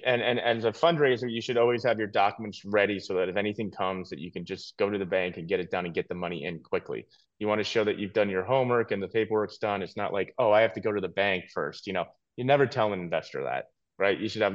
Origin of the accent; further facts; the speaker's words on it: New York, United States; also born or lived in Las Vegas; now in Miami, United States; I'm originally from New York. Love New York. I was living in Las Vegas for 15 years.